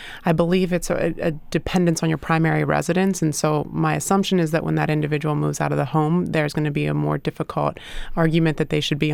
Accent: Chambersburg, Pennsylvania, United States; I grew up in Chambersburg and have family in Bedford

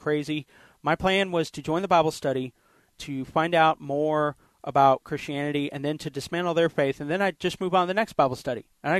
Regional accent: Kansas City, Missouri, United States; also born or lived in Columbia; No, I'm from Kansas City, Missouri, and Columbia, Missouri, and my parents are both professors.

